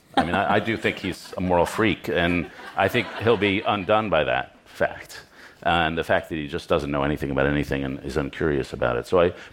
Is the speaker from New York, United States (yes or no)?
yes; New York City, New York, United States; Yeah, I should say I grew up in Lower Manhattan in the triangle between ABC Carpets, the Strand Bookstore, and the Odeon Restaurant.